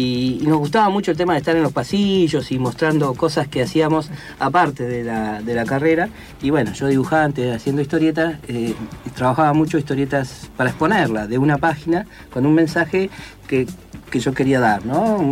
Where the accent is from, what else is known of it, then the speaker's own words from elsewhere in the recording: Allen, Río Negro, Argentina; born there; Yo nací en Allen. Allen está a tiro de piedra de Fisque Menuco, 24 kilómetros en el alto valle del Río Negro y Neuquén, porque es medio ahí toda una zona que están las dos provincias casi unidas, ¿no? Ahí nací en Allen y después, bueno, me fui a vivir a Fisque